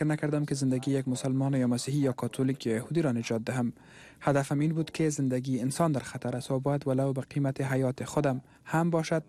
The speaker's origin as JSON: {"language": "Persian", "country": "Afghanistan", "tie": "born or raised there", "said": "من که متولد و بزرگ شده افغانستان هستم"}